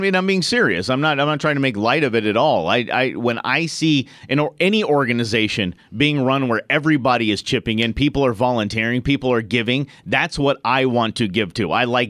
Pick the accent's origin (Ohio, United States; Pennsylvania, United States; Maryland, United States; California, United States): California, United States; Long Beach; I'm from Long Beach, California